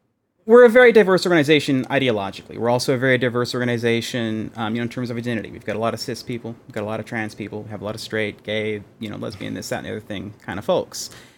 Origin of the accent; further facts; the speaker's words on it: Texas, United States; Being a Texan, I grew up around guns.